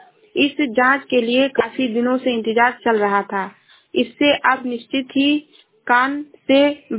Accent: Uttar Pradesh, India; मैं जिला श्रावस्ती से हूँ।

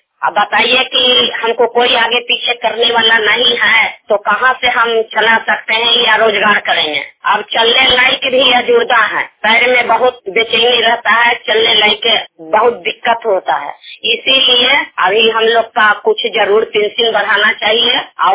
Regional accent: Koylama, India; कोयलामा के रहने वाले हैं, 8 बाट में

